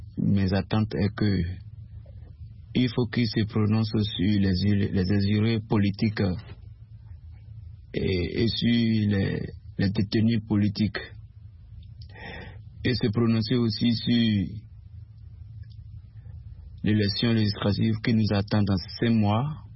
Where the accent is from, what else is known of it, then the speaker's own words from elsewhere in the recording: Benin; surtout chez nous au Bénin